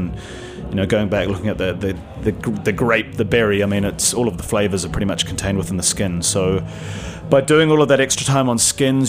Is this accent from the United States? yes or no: no; New Zealand; You know, being a Kiwi, I was kind of breastfed Sauvignon Blanc, you know, as a child